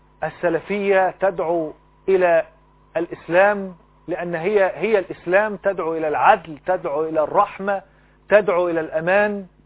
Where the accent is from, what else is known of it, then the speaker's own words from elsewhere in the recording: Egypt; بلدنا مصر